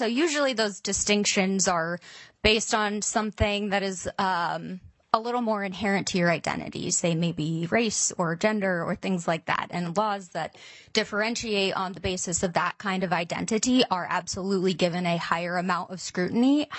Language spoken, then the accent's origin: English; Iowa, United States; I know, for example, in Iowa, because I'm from Iowa, we do, and we operate there